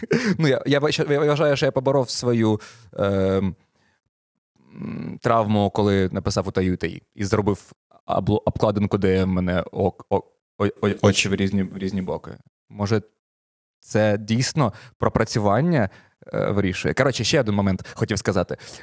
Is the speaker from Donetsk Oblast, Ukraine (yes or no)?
yes; Avdiivka, Donetsk Oblast, Ukraine; Та я ж з Одеси. І я, ну, я з Авдіївки.